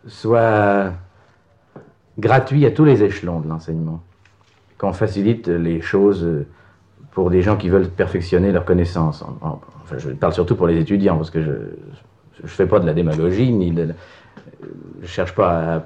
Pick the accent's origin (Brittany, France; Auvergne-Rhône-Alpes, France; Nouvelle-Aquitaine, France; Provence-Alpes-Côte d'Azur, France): Auvergne-Rhône-Alpes, France; comme je suis savoyard, j'adore la montagne